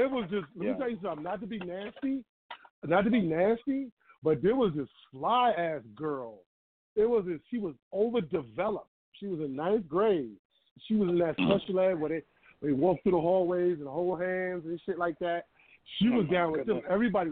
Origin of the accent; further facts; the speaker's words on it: Mount Vernon, United States; I grew up in Mount Vernon. So when I went to Mount Vernon High School